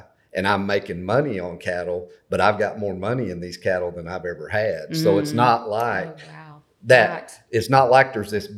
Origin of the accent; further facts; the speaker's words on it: Oklahoma, United States; growing up in Southwest Oklahoma and working mm-hmm. in the rolling plains of Texas for a number of years